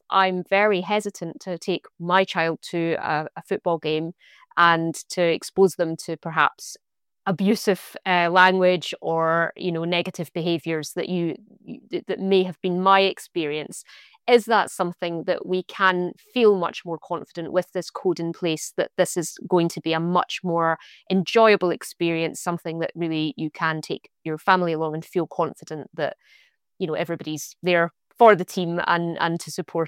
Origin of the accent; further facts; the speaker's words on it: Scotland, United Kingdom; accent: Scottish; I'm from Scotland, as you can hear from the accent